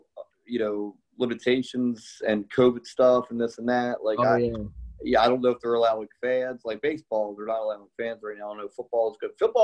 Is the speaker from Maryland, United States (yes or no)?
yes; Baltimore, Maryland, United States; Well, the Ravens, because like I said, I'm from Baltimore